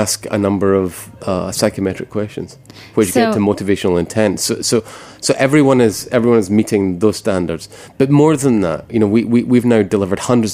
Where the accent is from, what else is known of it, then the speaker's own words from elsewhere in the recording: United States; now in New York, United States; I think where I come from and where many people come from, you know, in small towns across America